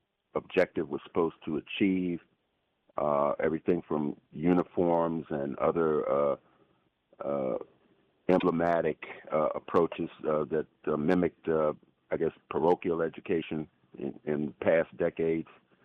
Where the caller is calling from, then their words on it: Washington, District of Columbia, United States; calling from DC